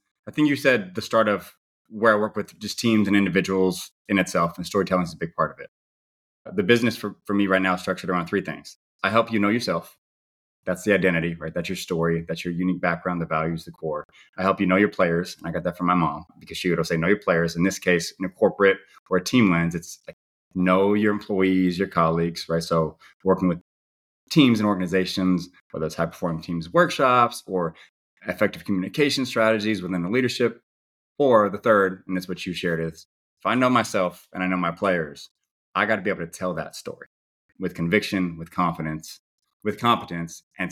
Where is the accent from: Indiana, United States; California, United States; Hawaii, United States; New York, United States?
California, United States; So currently, I'm from the San Francisco Bay Area, and I am fortunate to be here raising a family